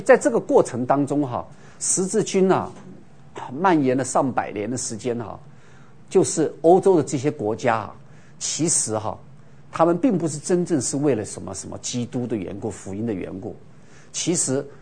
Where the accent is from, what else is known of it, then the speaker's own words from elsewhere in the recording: China; now in United States; 我说我是中国人，虽然我是美国籍。我是中国人没错，